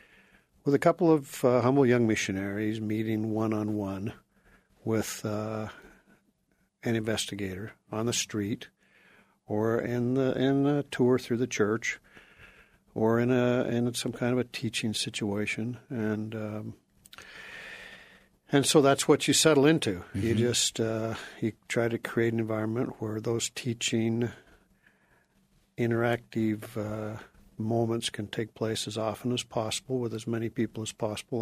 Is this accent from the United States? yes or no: yes; Dillon, Montana, United States; also born or lived in California / Washington / Idaho / Texas; now in Utah, United States; We grew up in Dillon, Montana.